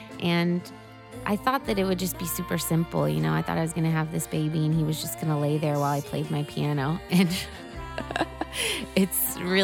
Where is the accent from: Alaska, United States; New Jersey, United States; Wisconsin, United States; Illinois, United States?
Illinois, United States; Chicago; I grew up in the Uptown neighborhood, which is sort of on the north side of the city, close to the lake. And I grew up in a big old hotel called the Chelsea Hotel.